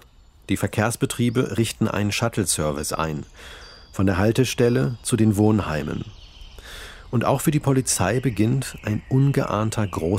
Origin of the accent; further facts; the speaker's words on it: Sprockhövel, North Rhine-Westphalia, Germany; Der Täter soll wahrscheinlich mal in meiner Heimatstadt Sprockhövel gelebt haben, weil er sich anscheinend so gut dort auskennt.